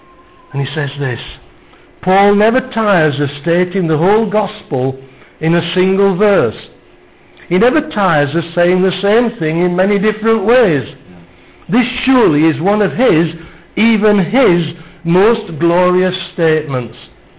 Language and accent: English; United Kingdom; You know, at some point we're going to have to stop being British.